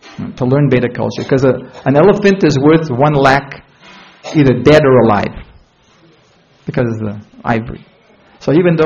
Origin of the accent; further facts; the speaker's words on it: Canada; And I just said I was from Canada.